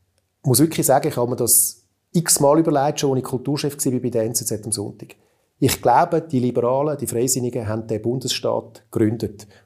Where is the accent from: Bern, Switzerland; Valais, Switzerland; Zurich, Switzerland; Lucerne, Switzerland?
Zurich, Switzerland; Ich bin ein Zürcher